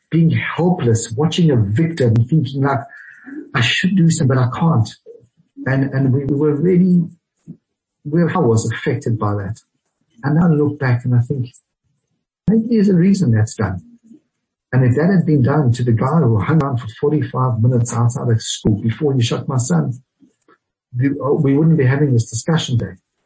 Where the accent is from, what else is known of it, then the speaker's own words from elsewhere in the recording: South Africa; now in Jerusalem, Israel; We both live in Jerusalem. We both work here. What's your issue? And I think a lot of that had to do growing up in South Africa.